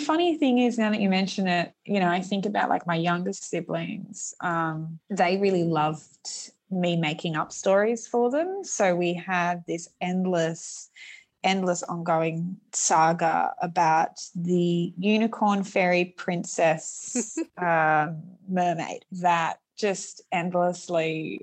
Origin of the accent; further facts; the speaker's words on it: Sydney, New South Wales, Australia; I grew up in Western Sydney